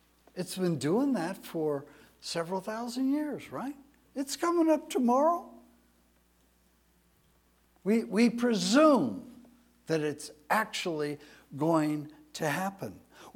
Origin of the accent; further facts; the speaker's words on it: Encino, California, United States; I think of growing up in Encino and living in this little two-bedroom, one-car garage, one-bath house. And I was there for 17 years before going into the military.